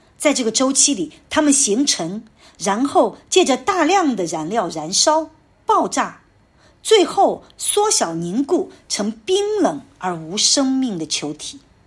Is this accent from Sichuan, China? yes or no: yes; Sichuan, China; 回家乡我每年总归要回我家乡四川